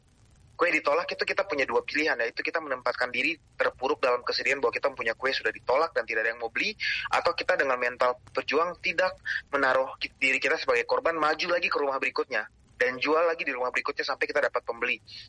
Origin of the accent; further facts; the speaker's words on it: Serui, Papua, Indonesia; Waktu itu tidak ada biaya kalau saya bersekolah di SMA setempat di Serui ya, saya berasal dari Serui.